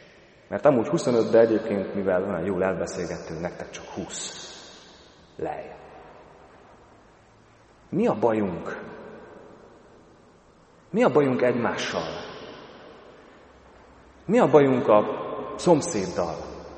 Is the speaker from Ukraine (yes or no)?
yes; Zakarpattia Oblast, Ukraine; én mivel kárpátaljai származású vagyok, ismerem kárpátaljai viszonyokat.